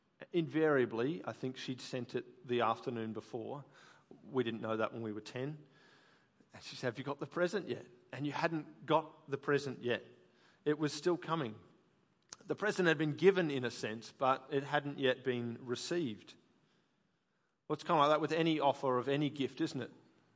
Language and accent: English; Brisbane, Queensland, Australia; For me, we grew up in Brisbane, and everyone was in Brisbane except one aunt and one uncle who lived in Wollongong, just south of Sydney.